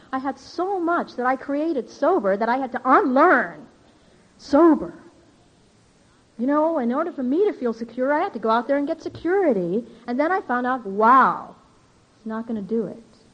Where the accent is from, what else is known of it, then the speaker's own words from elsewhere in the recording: Ireland; Now, I'm Irish. I embellish.